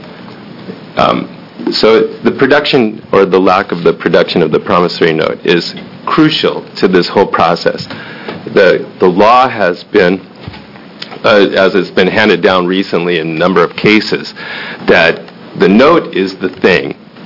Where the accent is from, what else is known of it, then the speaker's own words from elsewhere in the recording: Sandy, Oregon, United States; I'm from Sandy, Oregon.